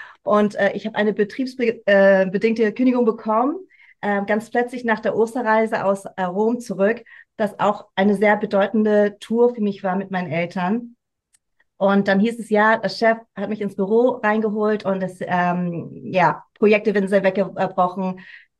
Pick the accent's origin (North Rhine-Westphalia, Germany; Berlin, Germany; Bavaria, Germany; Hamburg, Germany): Hamburg, Germany; Ich bin hier groß geworden zwischen zwei Kulturen, immer wieder hin und her gerissen